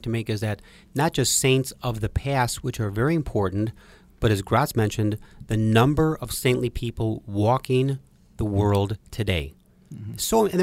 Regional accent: Chicago, Illinois, United States; born there; you believe I was born 1124 North Milwaukee, 1.5 blocks away from the Polish Museum of America, right? I was born in Milwaukee Division.

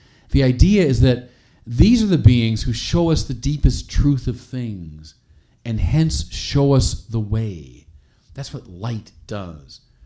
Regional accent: Chicago, Illinois, United States; Streets in my hometown, Chicago, have become a killing field.

